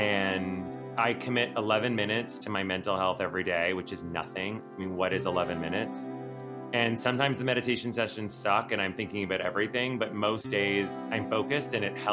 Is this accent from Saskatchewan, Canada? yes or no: no; Ottawa, Ontario, Canada; And growing up in Ottawa, there was no proximity to anything in entertainment at all.